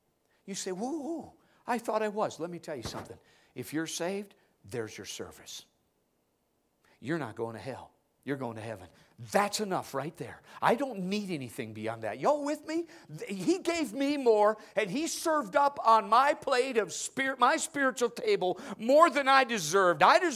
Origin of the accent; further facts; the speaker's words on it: United States; When I go in a restaurant as an American, I expect good service, not bad service.